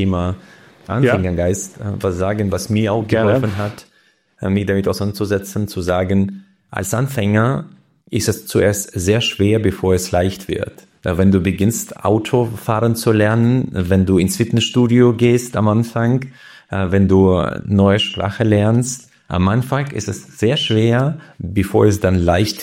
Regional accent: Uzbekistan; German is a second language; ich komme aus Usbekistan, aus ganz anderen Verhältnissen.

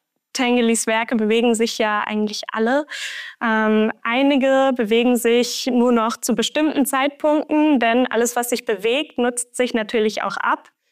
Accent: Germany; Ich komme aus Deutschland

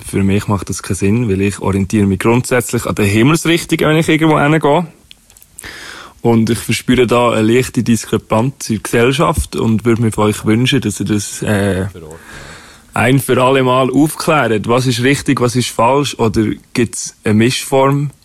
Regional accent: Lucerne, Switzerland; bin ich ja Luzerner, aber wohne seit 10 Jahre im schönen Kanton Bern und habe euren Dialekt sehr gern

